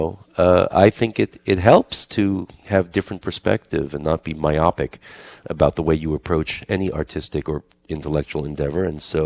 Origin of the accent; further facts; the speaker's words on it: New York City, New York, United States; Well, I grew up in New York City, so you know, I had the usual round of lessons and Juilliard pre-college and, you know, summer things and so forth.